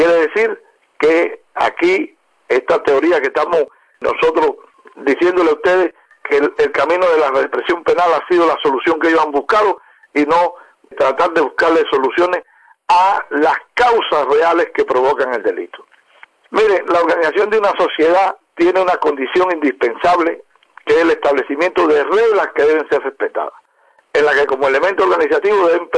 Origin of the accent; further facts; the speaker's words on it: Cuba; somos todos los cubanos los que tenemos que analizar cuáles son las causas que provocan el delito